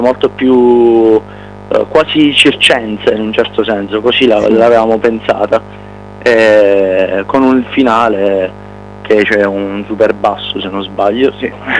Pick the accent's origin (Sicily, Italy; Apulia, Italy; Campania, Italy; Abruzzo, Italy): Apulia, Italy; Foggia; Noi siamo pugliesi, siamo di Foggia.